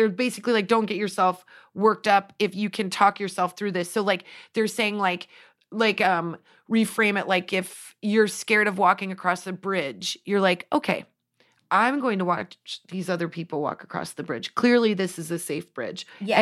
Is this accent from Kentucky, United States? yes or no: no; Nebraska, United States; Also, I'm from Nebraska. It's the plains, baby. I am meant to be on the ground.